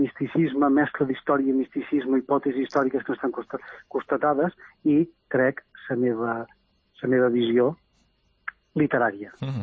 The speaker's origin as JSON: {"language": "Catalan", "region": "Balearic Islands", "country": "Spain", "said": "això és un fet històric que per jo és molt transcendental, que va succeir a la meva illa, a Menorca"}